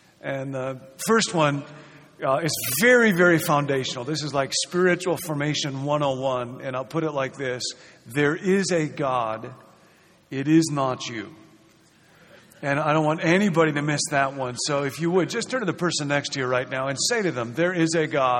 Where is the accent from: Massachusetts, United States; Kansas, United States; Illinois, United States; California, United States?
Illinois, United States; Rockford; I grew up in Rockford, Illinois, and there were, when I was growing up, kind of three main evangelical churches there, Temple Baptist Church, which is where I grew up, Baptist General Conference Church and First Covenant Church and the Free Church.